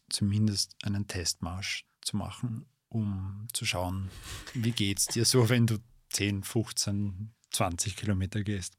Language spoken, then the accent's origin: German; Vienna, Austria; Ich bin ein Stadtkind, ich bin Wiener